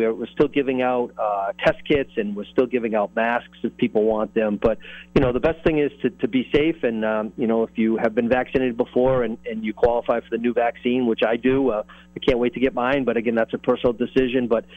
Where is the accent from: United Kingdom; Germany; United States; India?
United States; Brockton, Massachusetts; growing up in Brockton, a large Jewish population. We had three temples here in Brockton when I was growing up.